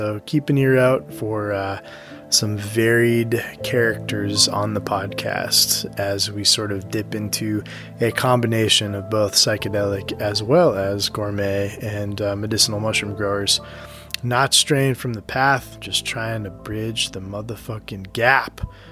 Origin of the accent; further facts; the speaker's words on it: Lowell, Massachusetts, United States; now in Lewiston, United States; We're based out of Lewiston and Gardner, Maine. So, and I grew up in Lowell, Massachusetts, so not far from Boston area.